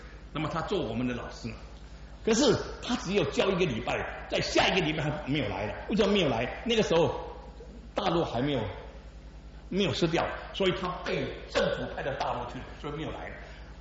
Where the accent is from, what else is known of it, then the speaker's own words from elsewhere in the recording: Singapore; 我是新加坡人，南洋人比较土，南洋人不知道天多高地多厚